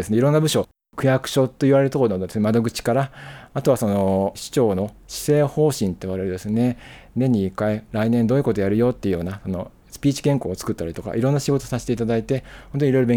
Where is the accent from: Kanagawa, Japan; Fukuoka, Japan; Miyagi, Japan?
Kanagawa, Japan; Kawasaki; 私は神奈川県の川崎市というところは出身でして、大学はですね、横浜市にある横浜市立大学という、公立大学を卒業しました。その後30年間ですね、神奈川県の、川崎市役所で